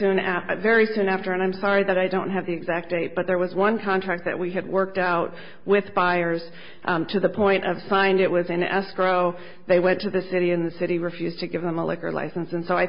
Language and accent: English; Reno, Nevada, United States; I'm from Reno. I don't get down to Vegas very much.